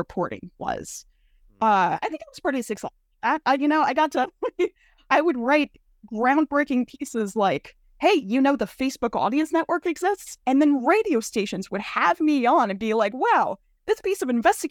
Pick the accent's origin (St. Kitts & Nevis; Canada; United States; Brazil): Canada; I am Canadian, but I can put on a brave face for you guys.